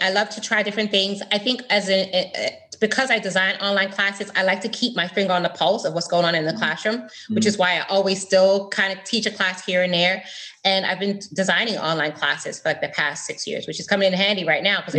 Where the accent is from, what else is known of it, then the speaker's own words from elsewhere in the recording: Fort Lauderdale, Florida, United States; also born or lived in London, United Kingdom; I was raised in Fort Lauderdale. I actually have lived here since I was 12. I'm actually from the UK. So I was born in London, in Southeast London. My family is from the Caribbean.